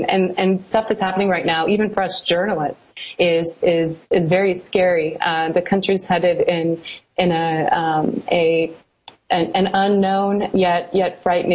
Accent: Midwest, United States; You know, I grew up in the Midwest.

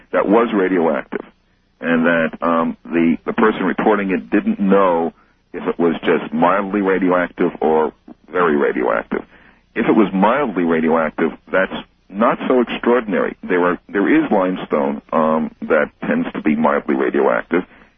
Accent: Missouri, United States; I'm from Missouri, and intellectually, I got to see it to believe it.

